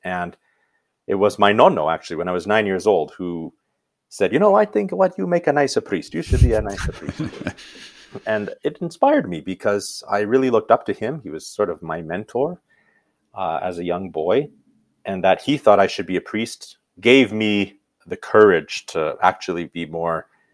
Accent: Medicine Hat, Alberta, Canada; In my hometown of Medicine Hat, it was with my Italian grandparents that I spent the most amount of time.

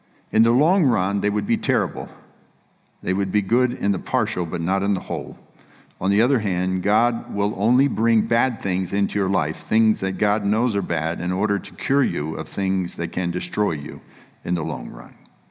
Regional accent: California, United States; So I'm from California, in the middle of California, and in the summertime, there are tumbleweeds.

